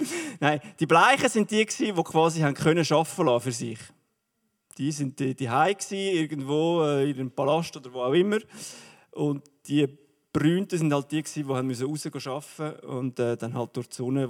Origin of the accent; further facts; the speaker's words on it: Switzerland; accent: Swiss German; was wir Schweizer Deutschschweizer haben, ist, wir haben unseren Dialekt.